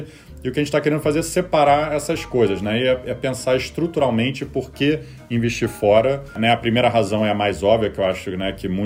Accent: Rio de Janeiro, Brazil; moved away as an adult; also born or lived in New York; now in São Paulo, Brazil; eu nasci no Rio, estudei em escola americana lá.

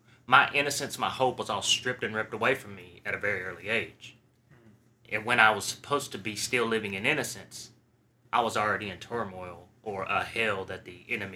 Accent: Athens, Alabama, United States; I'm from there, smaller town, Huntsville. It's the big city close to where I'm from. Athens is the small town.

